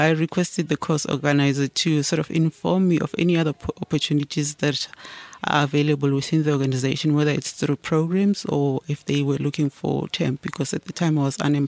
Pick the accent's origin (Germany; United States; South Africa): South Africa; Soweto, Gauteng; I was born and raised in Soweto, Mofolo South.